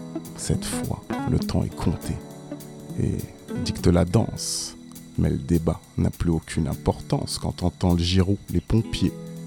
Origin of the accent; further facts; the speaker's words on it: Créteil, Île-de-France, France; also born or lived in Seine-Saint-Denis; J'ai grandi dans le Val-de-Marne à Créteil. Dans les années, je suis né en 85, dans les années 90.